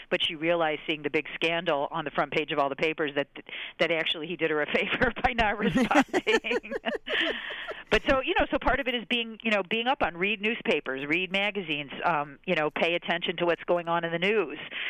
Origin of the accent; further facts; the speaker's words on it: Michigan, United States; now in New York City, United States; And I'm from Michigan, and I wanted to stay in New York City